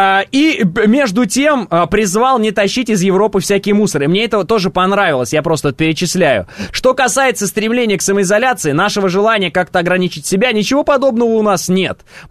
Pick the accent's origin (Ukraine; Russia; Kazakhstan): Kazakhstan; мы, казахи